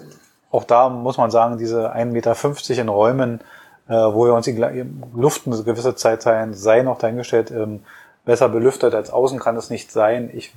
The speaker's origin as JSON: {"language": "German", "region": "Berlin", "country": "Germany", "said": "gerade als Berliner"}